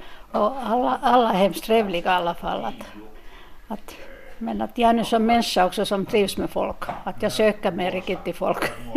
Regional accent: Finland; first language Finnish; Swedish is a second language; now in Vilnäs, Finland; Det var bara jag som var finne. Eller finskspråkig eller pratade finska. Men att sinsemellan pratade vi alltid finska. Och sen när jag blev ensam och flyttade hit till Vilnäs.

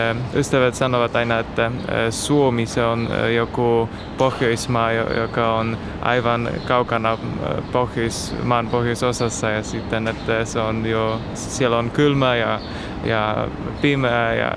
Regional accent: Poland; Finnish is a second language; minä olen kotoisin Puolasta ja opiskelen oikeastaan suomea ja saksaa ja myös englantia.

